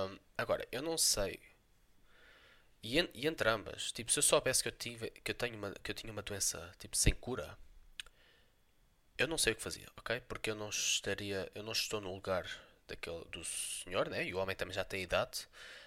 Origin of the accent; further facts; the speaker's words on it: Portugal; Porque eu sou português e eu tenho que apoiar os meus.